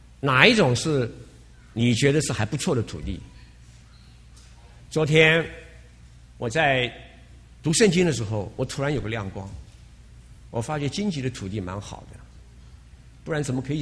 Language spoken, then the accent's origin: Chinese; Neihu, Taipei, Taiwan; 我从小呢，我是在乡间长大的，我是在台北的这个内湖我长大，那我们家前面呢一大片都是稻田。